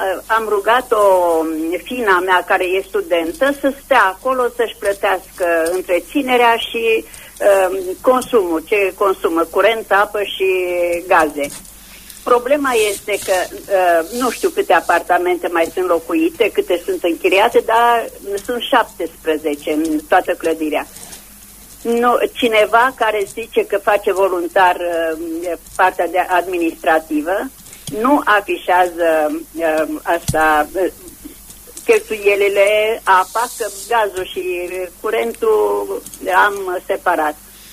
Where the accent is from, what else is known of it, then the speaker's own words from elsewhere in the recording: Brașov County, Romania; now in Bucharest, Romania; din Țara Făgărașului, județul Brașov.